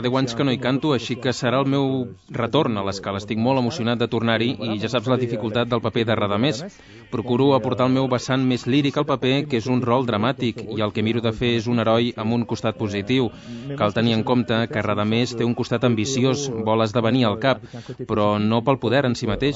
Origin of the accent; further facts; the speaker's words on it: Italy; Catalan is a second language; potser perquè també sóc italià i, clar, estem molt a la vora